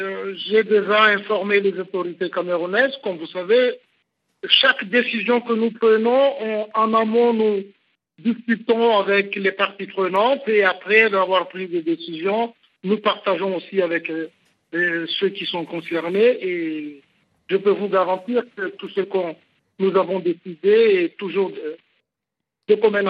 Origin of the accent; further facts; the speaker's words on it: Madagascar; L'été chez moi à Madagascar, par exemple, ce n'est pas l'été qui est dans le nord, au Maghreb.